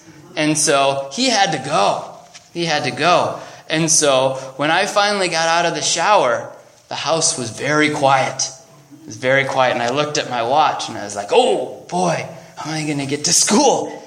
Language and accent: English; Minnesota, United States; now in California, United States; Many of you may know that I grew up in Minnesota, right?